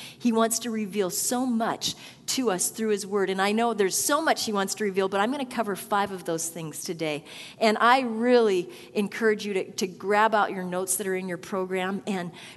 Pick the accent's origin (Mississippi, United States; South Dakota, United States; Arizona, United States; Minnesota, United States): South Dakota, United States; moved away as an adult; I grew up in South Dakota, so made the trek west.